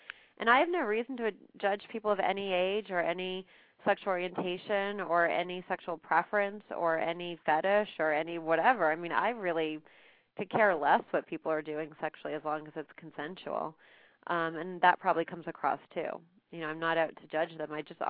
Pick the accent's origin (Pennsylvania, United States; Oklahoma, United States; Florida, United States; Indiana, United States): Florida, United States; Miami; When I was growing up in Miami, there were some small kids that I worked with.